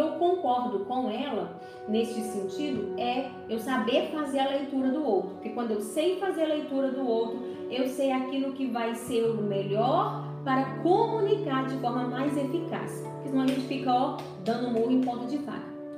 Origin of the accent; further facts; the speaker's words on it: Ipatinga, Minas Gerais, Brazil; Eu nasci no bairro da Vila Ipanema, em Ipatinga, né? Quando eu nasci, os meus pais moravam na Vila Ipanema. Eu estudei na Vila Ipanema.